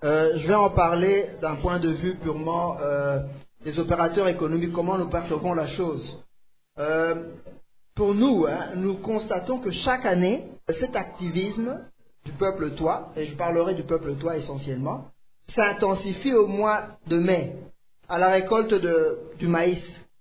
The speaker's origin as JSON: {"language": "French", "country": "Ecuador", "said": "je viens de l'Équateur. À l'Équateur, il y a encore beaucoup de petits animaux sauvages."}